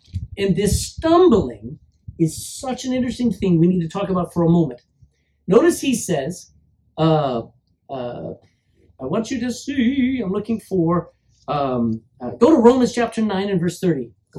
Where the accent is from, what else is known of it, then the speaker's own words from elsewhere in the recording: Texas, United States; I mean, I'm from Texas. I mean, Texas is big, but I'm not going to tell you what it's big of.